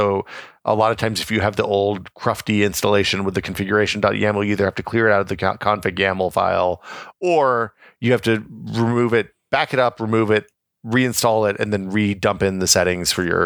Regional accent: Tennessee, United States; Like, I grew up in mountains in Tennessee and we saw snow, but nothing like this.

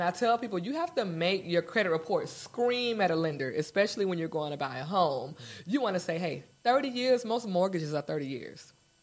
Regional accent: Jacksonville, United States; I went to school with her. I'm from Jacksonville, born and raised. You know, I know that's her auntie right around the corner.

